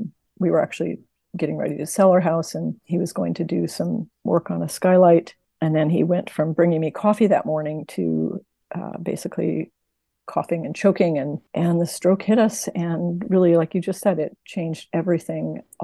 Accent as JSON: {"language": "English", "region": "Midwest", "country": "United States", "tie": "born or raised there", "said": "And for me, growing up in the Midwest, it was just a magical, being in southeastern Alaska"}